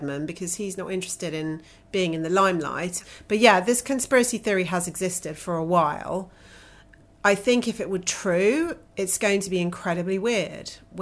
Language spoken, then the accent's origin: English; United Kingdom; A, it's none of my business because I'm a British citizen and I can't vote in America